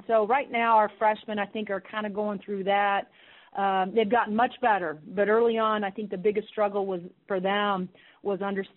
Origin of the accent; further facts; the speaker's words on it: Indiana, United States; I'm from Southern Indiana and been to a lot of games in Simon Scott Assembly Hall.